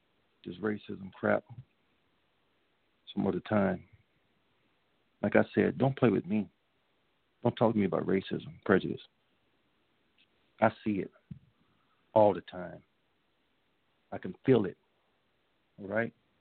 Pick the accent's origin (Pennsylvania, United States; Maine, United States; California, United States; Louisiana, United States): Louisiana, United States; I'm from Louisiana, okay? From Louisiana.